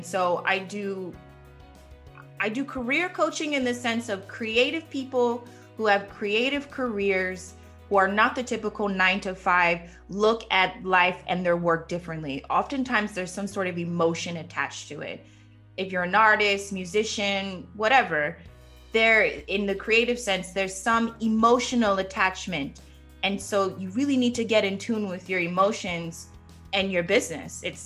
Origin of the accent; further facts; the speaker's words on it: East Coast, United States; born there; I'm American. I was born on the East Coast.